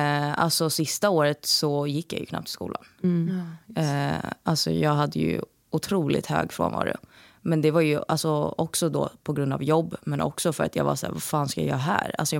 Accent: Stockholm, Stockholm County, Sweden; Nu när jag är hemma i Stockholm

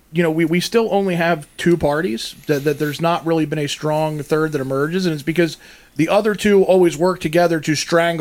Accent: Pennsylvania, United States; I come from Pennsylvania, Amish country, where I literally on vacation last month saw a horse and buggy still going down the road.

